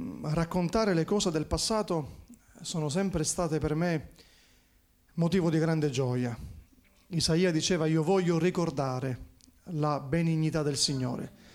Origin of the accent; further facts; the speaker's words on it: Palermo, Sicily, Italy; now in Lioni, Italy; io sono siciliano, vengo da Palermo, 9 anni fa siamo stati mandati a Lioni per la cura della comunità